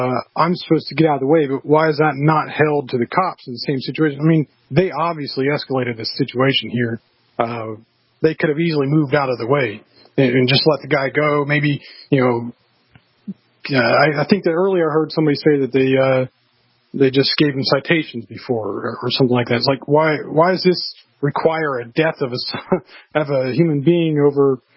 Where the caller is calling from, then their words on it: Dayton, Ohio, United States; In Dayton, Ohio.